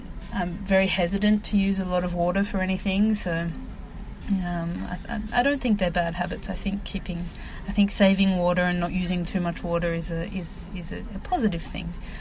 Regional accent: Melbourne, Victoria, Australia; I grew up in Melbourne, Australia.

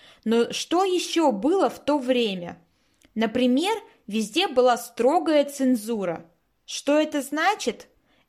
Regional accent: Russia; born there; Я родилась в России, когда уже не было СССР.

